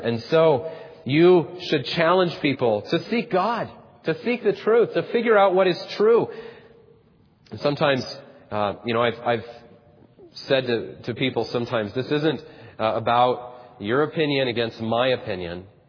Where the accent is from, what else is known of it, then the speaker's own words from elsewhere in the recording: Salt Lake City, Utah, United States; growing up in Salt Lake City, I was the minority, the religious minority.